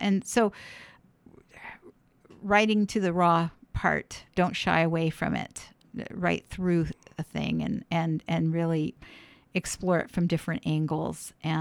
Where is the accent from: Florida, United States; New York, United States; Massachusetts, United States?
New York, United States; Warwick; now in Portland, United States; My husband died. I lived in my hometown in Warwick, New York.